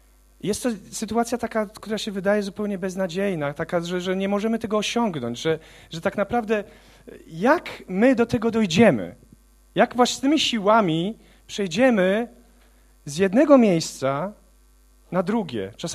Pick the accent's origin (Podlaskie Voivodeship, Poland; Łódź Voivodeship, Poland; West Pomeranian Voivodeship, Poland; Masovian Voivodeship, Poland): Łódź Voivodeship, Poland; Łódź; ja jestem po prostu taki chłopak z Łodzi. Wychowałem się na podwórku jakimś tam dalej, lubiłem pokopać sobie w piłkę i teraz lubię rugby.